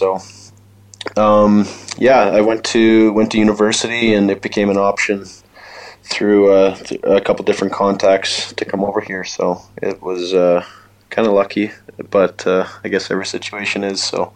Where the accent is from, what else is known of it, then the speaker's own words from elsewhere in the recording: Lloydminster, Canada; For me in Lloydminster, it was my hometown, so that was really cool. I got to be a captain there, my hometown team that I grew up watching